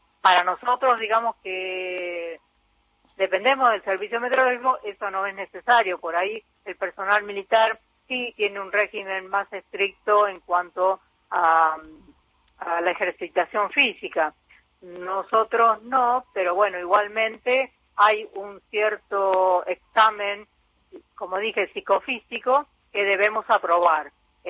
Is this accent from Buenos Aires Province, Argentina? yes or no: yes; 25 de Mayo, Buenos Aires Province, Argentina; now in Tandil, Argentina; Yo soy de la ciudad de 25 de Mayo, ahí en el, casi en el centro de la provincia de Buenos Aires, pero hace mucho tiempo que vivo en Tandil.